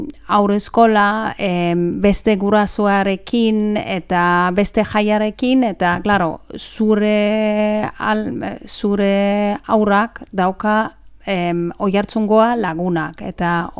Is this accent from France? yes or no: no; Germany; Basque is a second language; moved away as an adult; now in Oiartzun, Spain; Ni Alemania naiz.